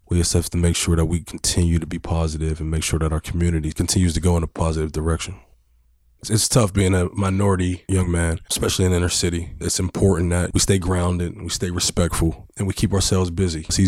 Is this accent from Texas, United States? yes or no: no; Garfield, Pennsylvania, United States; I was born and raised in Garfield, Kincaid Street.